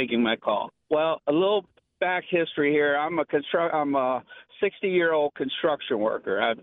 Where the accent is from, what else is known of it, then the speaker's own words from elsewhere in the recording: East Coast, United States; Now, I'm from the East Coast, and I will be very clear here.